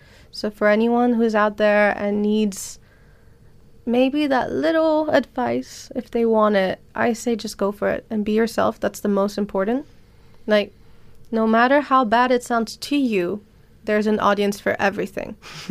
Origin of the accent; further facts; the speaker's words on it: Palestine; also born or lived in France; And when you do say, for example, for me, I'm Palestinian French.